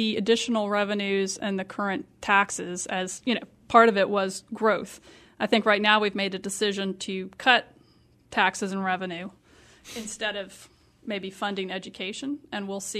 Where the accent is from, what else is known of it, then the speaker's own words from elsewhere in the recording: Tennessee, United States; now in North Carolina, United States; like I said, I'm from Tennessee. I came to the state because of education.